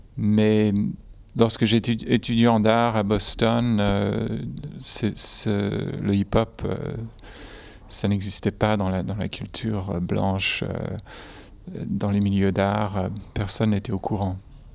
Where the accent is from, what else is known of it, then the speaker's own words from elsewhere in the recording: Geneva, Switzerland; moved away as an adult; J'ai quitté Genève, où j'ai grandi. Je suis de double nationalité, américain et suisse.